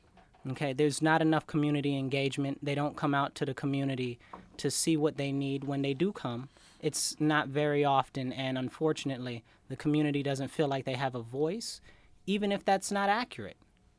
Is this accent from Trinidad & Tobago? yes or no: no; New York, United States; He's all about himself, but he's always, being a New Yorker, we already knew that.